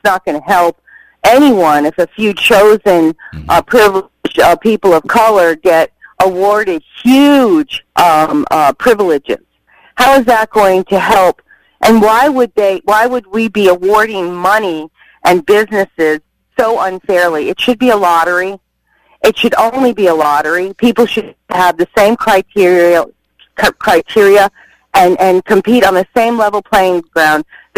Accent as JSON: {"language": "English", "town": "New London", "region": "Connecticut", "country": "United States", "tie": "born or raised there", "said": "I grew up in New London, and I grew up"}